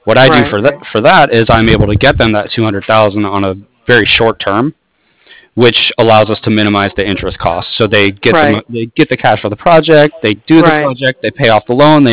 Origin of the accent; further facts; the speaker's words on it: San Francisco, California, United States; now in San Diego, United States; See, I'm originally from San Francisco.